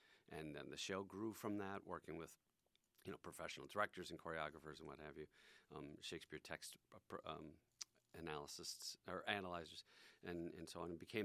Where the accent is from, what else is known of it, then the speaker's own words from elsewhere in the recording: La Crosse, Wisconsin, United States; I'm from La Crosse, Wisconsin, just across the state. I grew up in a community that wasn't really big fans of theater.